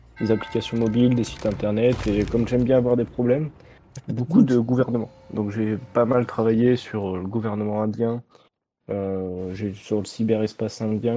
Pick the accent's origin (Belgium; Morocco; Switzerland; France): France; Toulouse, Occitanie; je suis toulousain.